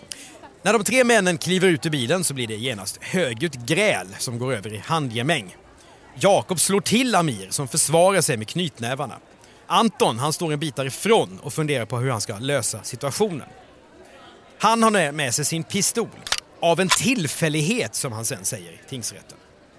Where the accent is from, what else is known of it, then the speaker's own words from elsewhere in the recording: Skåne, Sweden; accent: Scanian; Min skånska får, ändå, ja, får du ändå ge mig att, ja, vi får in Skåne här i avsnittet.